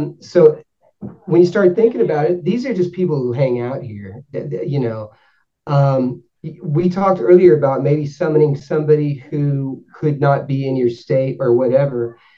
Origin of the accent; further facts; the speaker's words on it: Lubbock, Texas, United States; You know, I'm from Lubbock, Texas. This is dust.